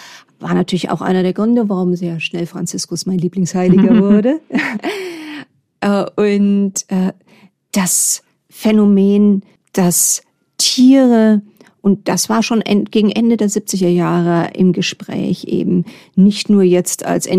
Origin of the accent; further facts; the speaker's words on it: Bamberg, Bavaria, Germany; meine Großeltern mütterlicherseits nicht in Bamberg, meiner Heimatstadt, wohnten, sondern etwas weiter außerhalb.